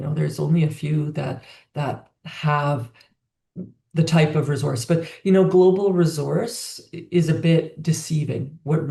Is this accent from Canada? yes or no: yes; Yukon, Canada; I grew up in the Yukon. It's kind of like the family farm of the North, placer mining.